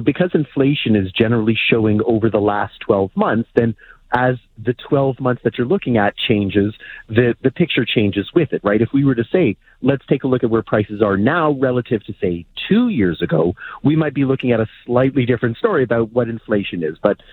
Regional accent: Canada; It's the nature of being Canadian with our geography, with our climate, and with our population.

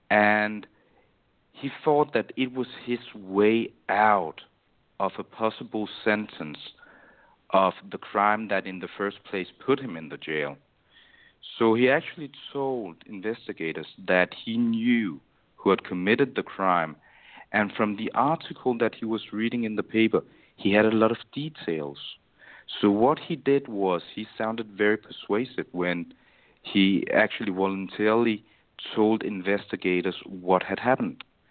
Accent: Denmark; When I was 17 years old, I was walking down the street one night in my hometown here in Denmark

